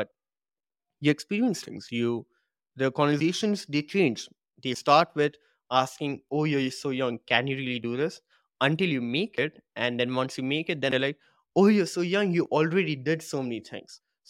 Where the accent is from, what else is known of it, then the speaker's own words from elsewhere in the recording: India; I have been insulted for being an Indian by certain narrow-minded people and all.